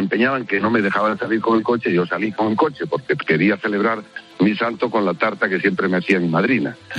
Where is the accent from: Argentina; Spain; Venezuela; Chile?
Spain; Gijón, Asturias; Soy de Gijón.